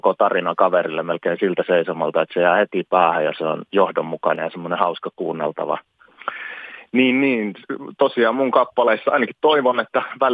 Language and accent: Finnish; Savonia, Finland; ja mä olen savolainen iskelmäartisti